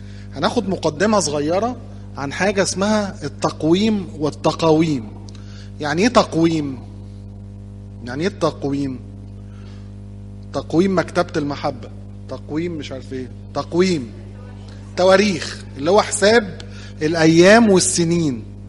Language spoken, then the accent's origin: Arabic; Egypt; احنا نفتخر ان احنا مصريين، ونفتخر ان احنا اقباط